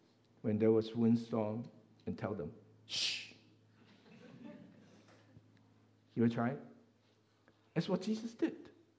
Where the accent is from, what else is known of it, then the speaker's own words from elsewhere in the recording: Hong Kong; I grew up in Hong Kong. So typhoon number 10 means, woo, no school.